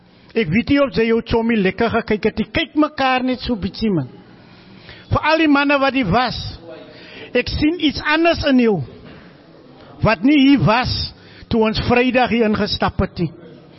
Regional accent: Eerste Rivier, Western Cape, South Africa; van Eerste Rivier af

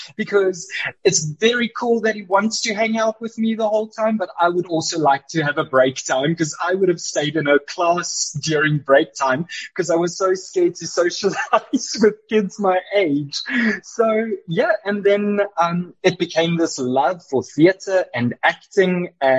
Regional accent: Boksburg, Gauteng, South Africa; also born or lived in Cape Town / Johannesburg / Georgia, United States; I was in Georgia for a while in the US. And now I'm back at my roots. So at the core of me, just a very humble, regular guy from a small town named Boksburg. And I used to stay in Clearwater Estate in Boksburg.

